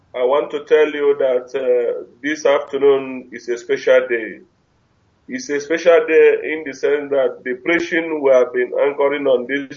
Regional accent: Nigeria; now in Spain

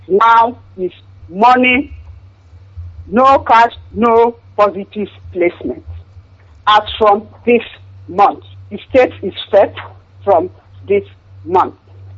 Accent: Arochukwu, Abia, Nigeria; now in Germany; I'm from Achari Hechiowa in Arochukwu, in Biafra land.

